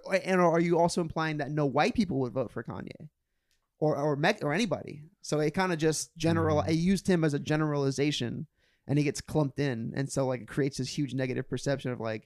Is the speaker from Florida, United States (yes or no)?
yes; Florida, United States; I remember my response was like, dude, I'm from Florida. It's like, I don't even speak Spanish.